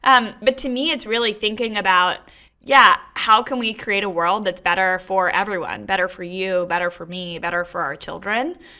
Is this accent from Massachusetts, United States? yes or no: no; North Carolina, United States; I grew up in the Southeast. I grew up in North Carolina. And my parents were a little bit unconventional.